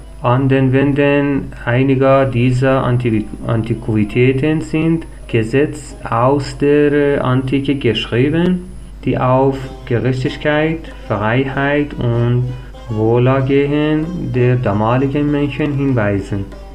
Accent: Shiraz, Fars, Iran; first language Persian; German is a second language; Meine Muttersprache ist Persisch. Ich kann auch Englisch und Deutsch sprechen. Ich wurde geboren und lebe in einem Dorf, fern von Stadt und Bildungszentren

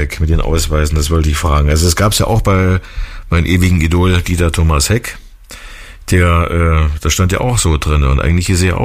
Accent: East Germany, Germany; Ich bin auch Ostdeutscher

